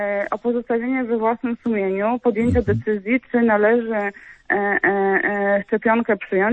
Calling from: Wrocław, Lower Silesian Voivodeship, Poland; z Wrocławia.

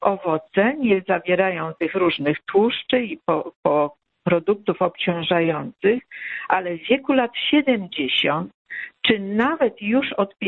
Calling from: Warsaw, Masovian Voivodeship, Poland; Ja jestem lekarzem, dzwonię z Warszawy

